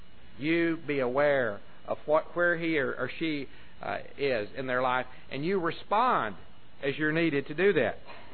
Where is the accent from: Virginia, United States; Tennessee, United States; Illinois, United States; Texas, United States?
Texas, United States; Snyder; Now, If out where I grew up around Snyder, Texas, there were signs that said danger, falling rock, I'd say somebody was playing a joke on someone.